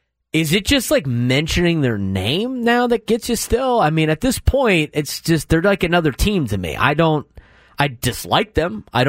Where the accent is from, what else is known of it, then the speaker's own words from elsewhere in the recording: San Diego, California, United States; I grew up here in San Diego. Again, I've said it multiple times: fourth generation San Diego.